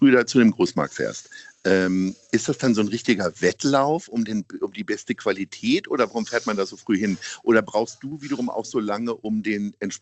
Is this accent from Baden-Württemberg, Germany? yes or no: no; Hanover, Lower Saxony, Germany; now in Hamburg, Germany; Ich komme ja selber aus Hannover und da gibt es eine ganz tolle Markthalle